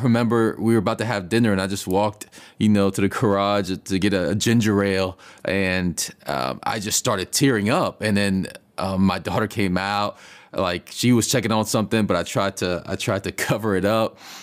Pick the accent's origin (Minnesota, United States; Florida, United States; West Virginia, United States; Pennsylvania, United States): Florida, United States; Marjorie Stoneman Douglas High School down in South Florida, being in my home state, that hit hard as well.